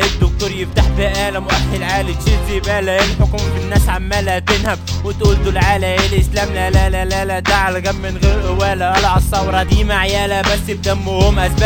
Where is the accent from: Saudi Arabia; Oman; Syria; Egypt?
Egypt; انا مصري راسي فوق